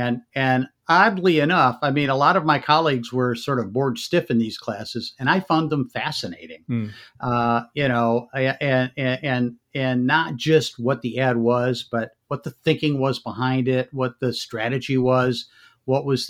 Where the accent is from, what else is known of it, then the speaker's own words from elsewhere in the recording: Michigan, United States; I grew up in Michigan.